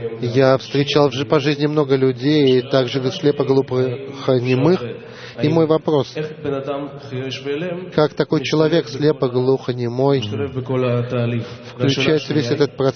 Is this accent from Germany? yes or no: yes; Germany; я из Германии.